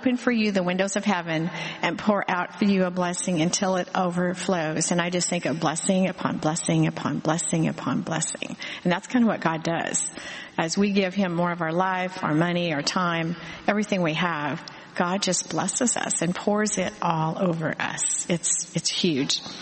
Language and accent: English; Oregon, United States; And when I was a child growing up in Oregon, even though most of the people in Oregon don't go to church, my parents and grandparents did